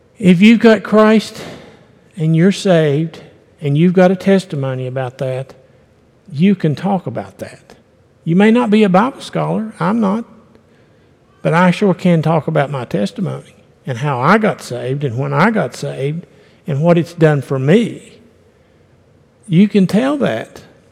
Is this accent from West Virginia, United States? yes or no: yes; West Virginia, United States; I was raised up here in the Appalachians in West Virginia, and I don't see color.